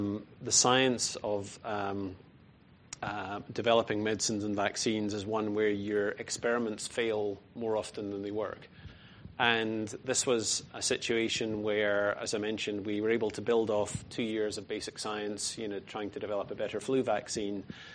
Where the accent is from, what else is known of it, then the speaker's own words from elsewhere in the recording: Scotland, United Kingdom; Well, I mentioned I was born and brought up in Scotland